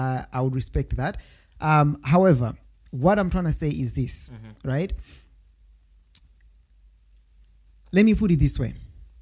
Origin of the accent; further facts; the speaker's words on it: United Kingdom; I'm British. This land is ours.